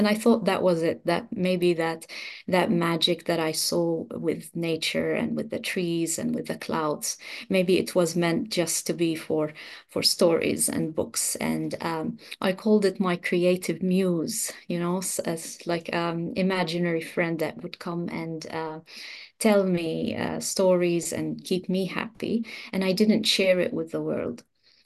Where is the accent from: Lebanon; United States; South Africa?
Lebanon; I'm originally from Lebanon in the Middle East, and we have big, beautiful cedar forests in the mountains.